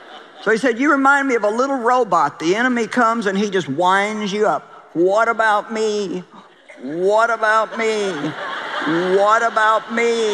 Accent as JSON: {"language": "English", "town": "St. Louis", "region": "Missouri", "country": "United States", "tie": "born or raised there", "said": "Then they moved from my hometown in St. Louis to southeast Missouri, about a couple hundred miles away from where we lived."}